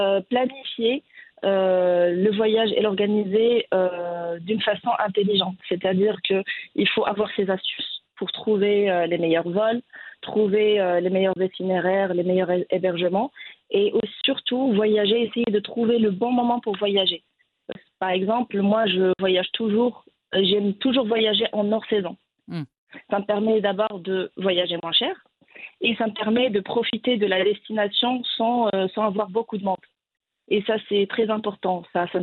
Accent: Morocco; moved away as an adult; now in France; Et quand j'ai quitté le Maroc pour faire mes études en France, en 2014, j'ai laissé cette envie de découvrir le max d'endroits de côté pour me concentrer sur mes études.

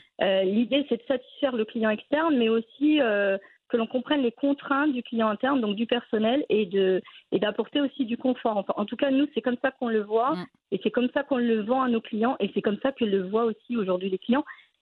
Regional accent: France; Même si on a grandi en France, on reste marocain.

